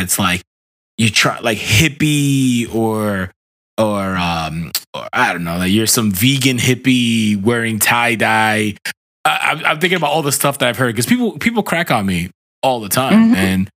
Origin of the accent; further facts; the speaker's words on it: Brooklyn, New York, United States; moved away; I grew up in Brooklyn, New York in a concrete jungle. Like, the only piece of grass I ever saw was a baseball field where I played baseball on.